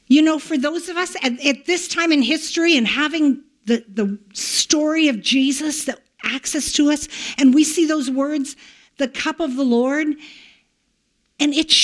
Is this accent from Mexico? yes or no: no; Canada; I'm a Canadian, and Americans have enough